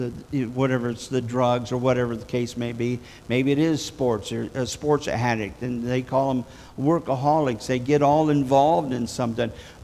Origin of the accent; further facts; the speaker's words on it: Michigan, United States; I grew up in Michigan. So the Tigers were my favorite team of choice back then, of course.